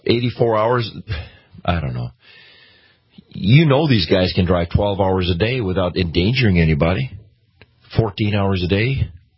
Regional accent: Minnesota, United States; And I'm a Minnesotan born and bred. It breaks my heart.

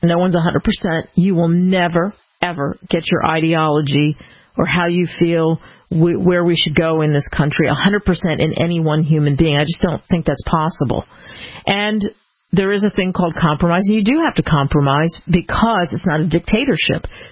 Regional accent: New Jersey, United States; There's a place where I grew up in New Jersey, South Jersey, Philadelphia area

